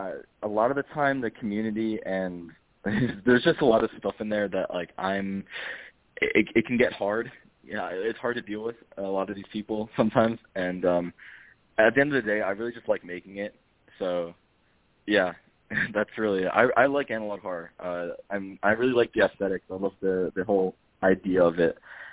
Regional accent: New Jersey, United States; now in Philadelphia, United States; right now I'm in Philadelphia. I'm based in Philadelphia, but yeah, I'm from New Jersey.

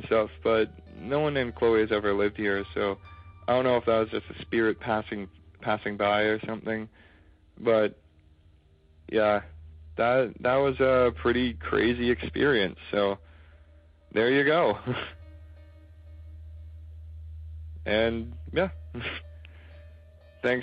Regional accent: Toronto, Ontario, Canada; and I'm from Toronto.

